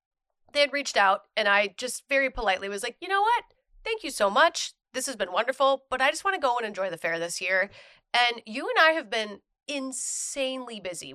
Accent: Minnesota, United States; I'm from Minnesota. So there was like a Minnesota Renaissance fair.

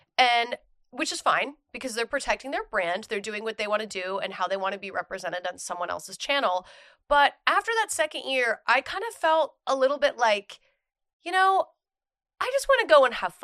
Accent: Minnesota, United States; I'm from Minnesota. So there was like a Minnesota Renaissance fair.

